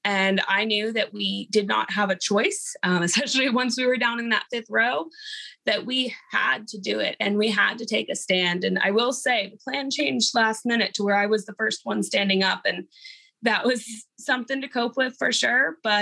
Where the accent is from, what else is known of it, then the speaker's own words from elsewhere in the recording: Houston, Texas, United States; also born or lived in Austin; I am 21 years old. I'm from Austin, Texas, born and raised in Houston.